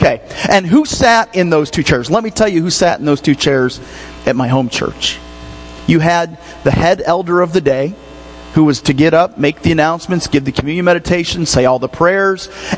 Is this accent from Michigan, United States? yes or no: yes; Alma, Michigan, United States; I grew up in Michigan, the son of a preacher's kid. And in that church that I grew up in Alma, Michigan, at East Superior Christian Church